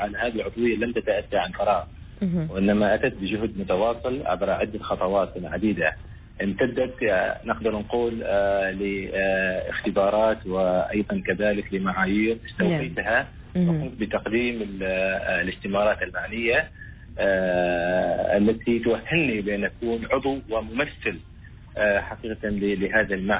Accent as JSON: {"language": "Arabic", "country": "Oman", "said": "وأنا كعماني"}